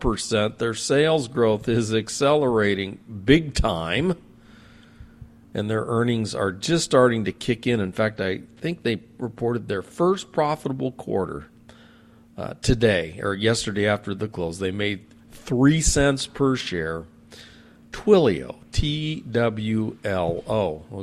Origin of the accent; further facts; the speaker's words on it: San Diego, California, United States; Growing up in San Diego, I had a lot of friends that worked for SeaWorld.